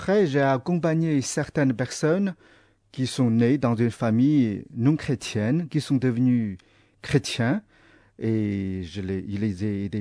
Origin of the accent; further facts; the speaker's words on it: China; born there; first language zh; French is a second language; Comme je suis né en Chine, j'ai une facilité pour ma langue maternelle, qui est le chinois